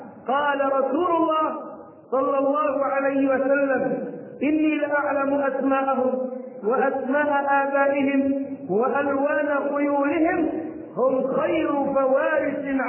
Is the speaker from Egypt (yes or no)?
yes; Egypt; وذكرنا أنها وقعت عندنا في مصر كما وقعت في الكوفة قديما.